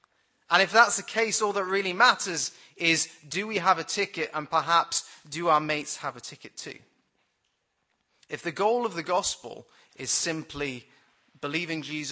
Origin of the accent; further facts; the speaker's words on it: United Kingdom; The issue is further compounded by being British